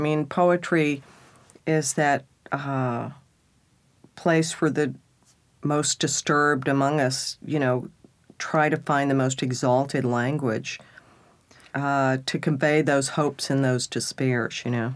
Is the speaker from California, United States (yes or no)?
no; Texas, United States; It was bad enough being a Texan and then a redneck and then not educated.